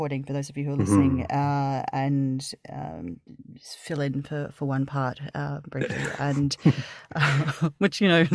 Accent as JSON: {"language": "English", "country": "Australia", "said": "I'm Australian, obviously."}